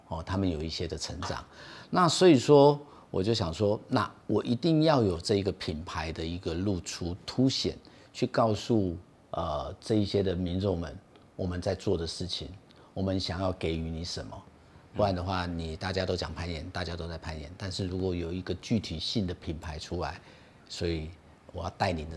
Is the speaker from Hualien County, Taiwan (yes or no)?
yes; Hualien, Hualien County, Taiwan; now in Taipei, Taiwan; 那我是来自于花莲。我是花莲人，然后来到台北生活这样